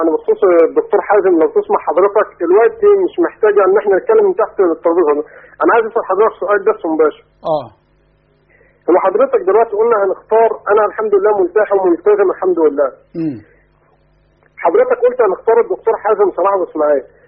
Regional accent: Samanoud, Gharbia, Egypt; من سمنود، من سمنود غربية

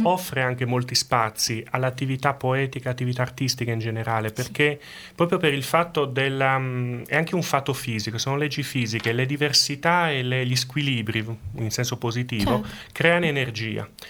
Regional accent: Cagliari, Sardinia, Italy; io vengo dall'Italia, da una città più piccola di Bologna, la mia città è Cagliari

